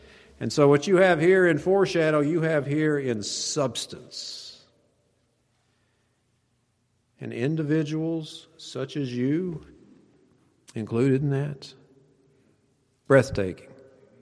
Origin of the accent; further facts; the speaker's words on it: Oklahoma, United States; I don't know. I'm from Oklahoma. Everybody jokes on Oklahomas.